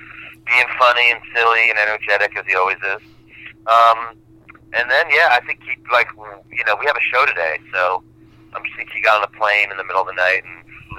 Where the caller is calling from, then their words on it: New York City, New York, United States; New York City, the big city, Manhattan.